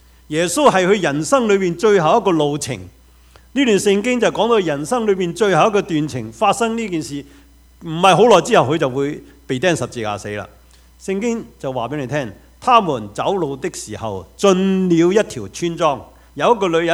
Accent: China; 我们中国人很喜欢有这种的所谓命运色彩

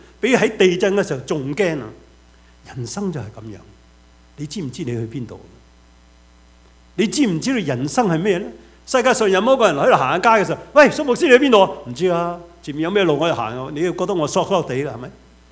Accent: China; 我哋中国人讲一句说话好啊，路遥就知马力，日久就见人心

